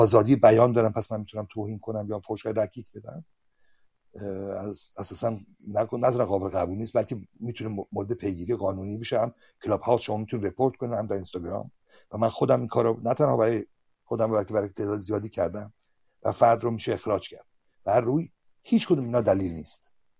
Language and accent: Persian; United Kingdom; also born or lived in Sweden; که من هم در بریتانیا و هم سوئد بزرگ شدم در این دو کشور